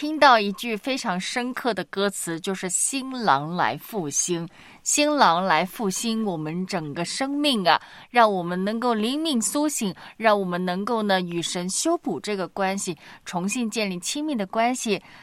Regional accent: Hong Kong; 我是香港人，我当然会听。

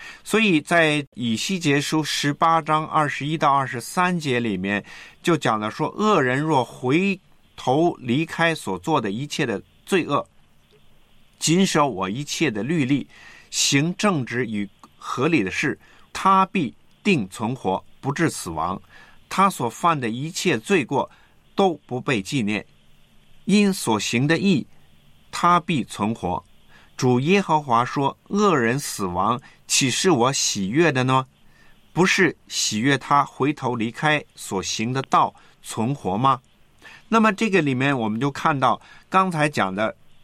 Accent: China; 就好像我们中国人是讲究这个家庭啊，这个父母啊、儿女啊、子孙啊

